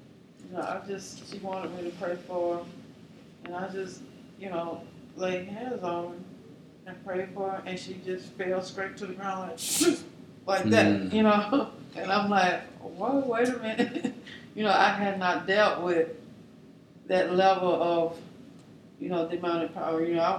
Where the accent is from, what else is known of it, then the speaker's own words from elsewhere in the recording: Mississippi, United States; I'm from Mississippi, and when you go over to from one state to another, you can kind of discern a different spirit over different states.